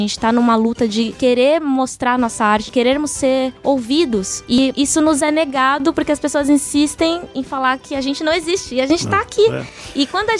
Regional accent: São Paulo, Brazil; also born or lived in Bahia; porque eu sou baiana. Eu que cresci em São Paulo, me distanciei muito do meu berço, assim, né?

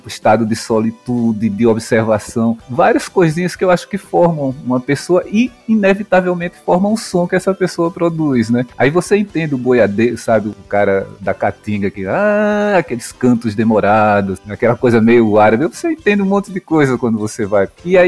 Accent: Maceió, Alagoas, Brazil; born there; eu nasci em Maceió, sou um cidadão alagoano, sou nordestino

